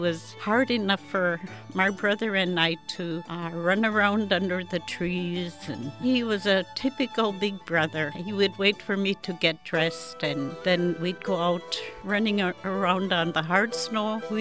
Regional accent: White Mountain, Alaska, United States; I was born in White Mountain, July 4th, 1940. … I have two older brothers and an older sister still living in White Mountain. White Mountain has always been my home.

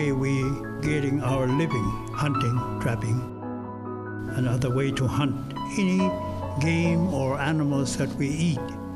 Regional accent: St. Lawrence Island, Alaska, United States; born there; I was born here on St. Lawrence Island.

